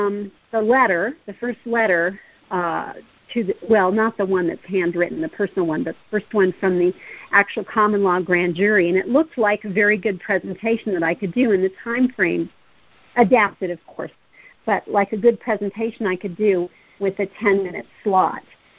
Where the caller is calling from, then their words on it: Nevada, United States; and I'm from Nevada.